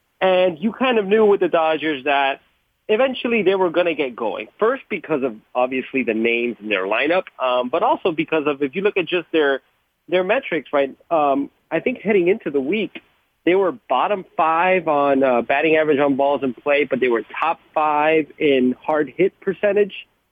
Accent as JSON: {"language": "English", "town": "Miami", "region": "Florida", "country": "United States", "tie": "born or raised there", "said": "I was born and raised in Miami."}